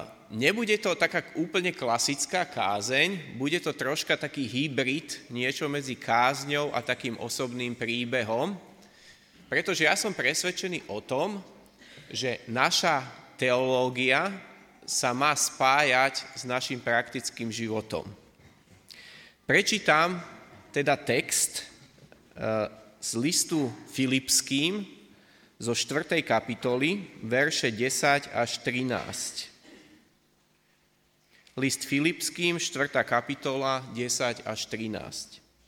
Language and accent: Slovak; Svätý Jur, Bratislava Region, Slovakia; som zo Svätého Jura.